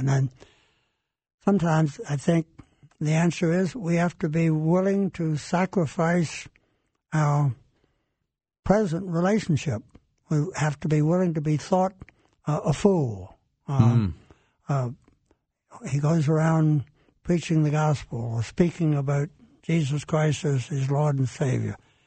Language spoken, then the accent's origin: English; Virginia, United States; Well, we grew up in Virginia, 20 miles apart